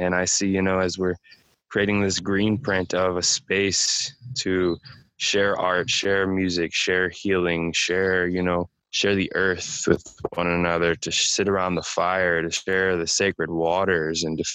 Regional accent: St. Louis, Missouri, United States; I was born and raised in St. Louis

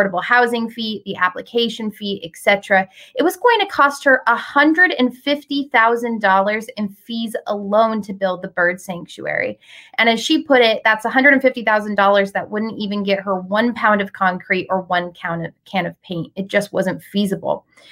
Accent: Palm Desert, California, United States; a bird sanctuary in my hometown of Palm Desert.

